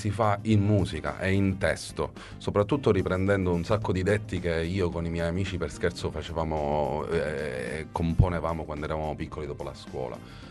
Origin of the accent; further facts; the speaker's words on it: Palermo, Sicily, Italy; also born or lived in Rome / London; I'm from Palermo, born and grow, cioè nel senso sono di Palermo, sono cresciuto qui, sono stato a Roma perché ho vissuto a Roma di ho vissuto però... a Londra